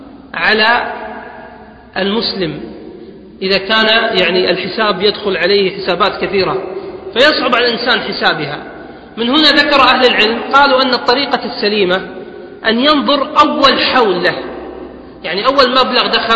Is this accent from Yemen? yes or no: no; Kuwait; عندنا في الكويت مثلا كان 85 جرام يساوي 600 دينار كويتي